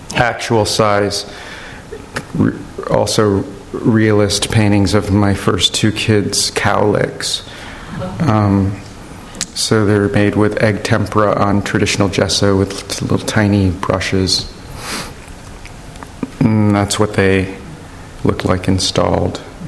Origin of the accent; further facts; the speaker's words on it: La Jolla, California, United States; I grew up in La Jolla also. I was born in La Jolla and then spent my teenage years there. The house, the apartment that we lived in, my parents and I, when I was born, was right on the beach.